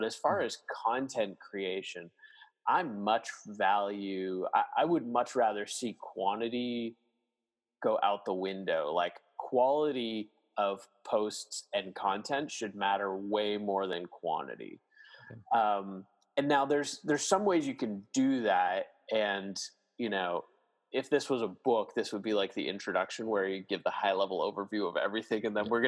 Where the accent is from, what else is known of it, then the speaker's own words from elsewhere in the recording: Canada; I was born and raised in Canada.